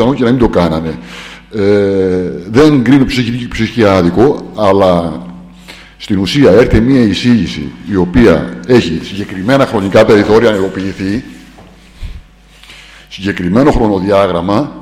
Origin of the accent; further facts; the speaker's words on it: Sykies, Central Macedonia, Greece; Κάτοικος Σιχιάς είμαι, από τη Σιχιά είναι η καταγωγή μου